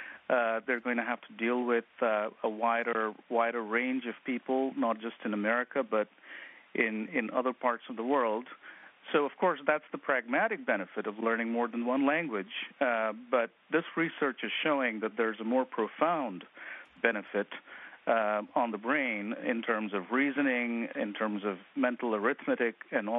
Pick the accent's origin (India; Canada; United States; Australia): India; moved away as an adult; Well, I grew up in India, and I spent my first 26 years in India sort of speaking all three languages that I mentioned to you.